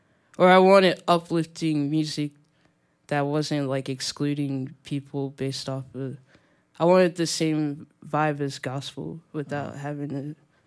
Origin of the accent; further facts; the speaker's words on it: Venice Beach, California, United States; also born or lived in Nashville; I grew up in Venice Beach. Oh, okay. But I was born in Nashville. I didn't live there. Like, we came to Venice when I was, like, 13.